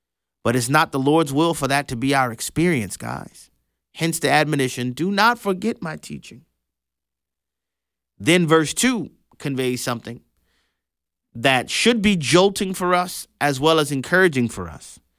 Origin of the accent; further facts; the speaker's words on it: New Orleans, Louisiana, United States; There have been many times growing up in New Orleans, I would have conversations with families.